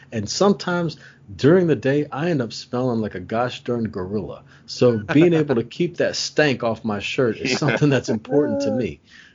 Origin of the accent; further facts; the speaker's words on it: Ireland; I'm Irish. I've got that light skin that gets burnt up sometimes.